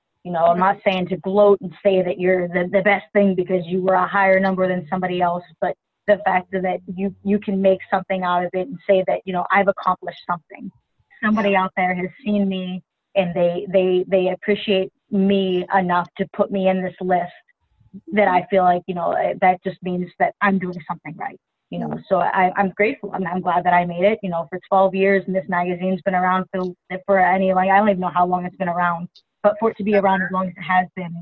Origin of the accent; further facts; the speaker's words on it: Ohio, United States; I'm from Northeast Ohio.